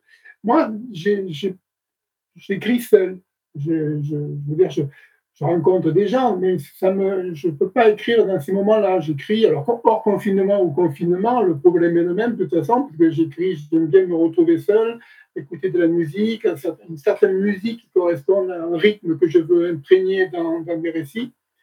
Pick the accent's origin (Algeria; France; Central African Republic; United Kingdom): France; Nîmes, Occitanie; moi, je suis natif de Nîmes, j'ai habité d'un petit village de l'Avonage qui s'appelle Calvisson, et le village où j'étais, c'est un hameau qui s'appelle Saint-Saint.